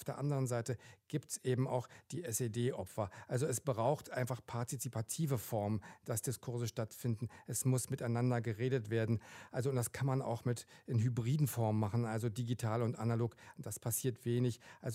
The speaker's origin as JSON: {"language": "German", "region": "Brandenburg", "country": "Germany", "moved": "yes", "said": "also ich bin gebürtiger Ostdeutscher, ich komme aus der Nähe von Berlin"}